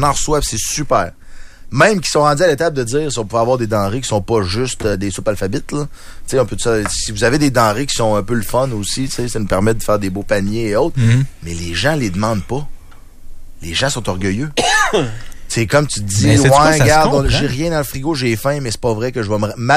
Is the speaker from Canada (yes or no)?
yes; Lévis, Quebec, Canada; moi, je viens de Lévis